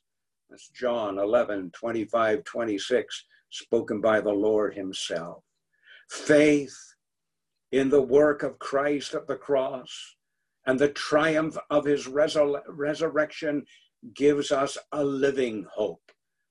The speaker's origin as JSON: {"language": "English", "town": "Montreal", "region": "Quebec", "country": "Canada", "tie": "born or raised there", "said": "I can remember as a boy growing up in Montreal"}